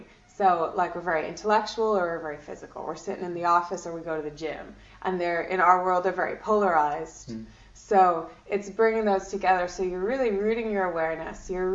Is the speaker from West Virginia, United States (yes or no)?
no; California, United States; born there; I was born in California, but my grandmother's Irish, and I've been coming back since I was a teenager.